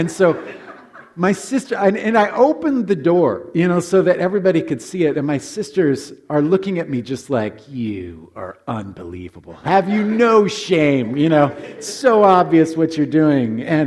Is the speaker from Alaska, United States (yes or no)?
yes; Alaska, United States; We grew up in Alaska, so a mousse that was made up of chocolate.